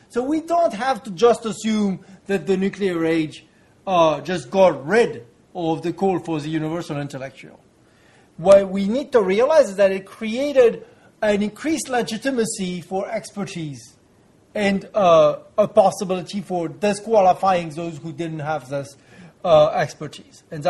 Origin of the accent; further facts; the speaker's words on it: France; my home country, France.